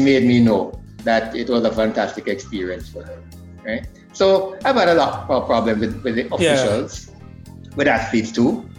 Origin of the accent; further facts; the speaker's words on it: Port Antonio, Portland Parish, Jamaica; like it used to rain in Port Antonio, my hometown.